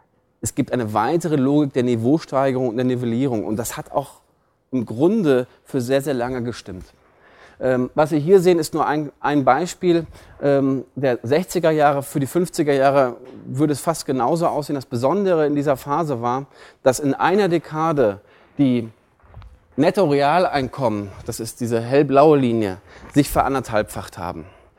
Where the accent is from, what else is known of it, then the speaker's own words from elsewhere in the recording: North Rhine-Westphalia, Germany; Ich bin in der Nähe von Bochum aufgewachsen und habe mal in Trier gearbeitet.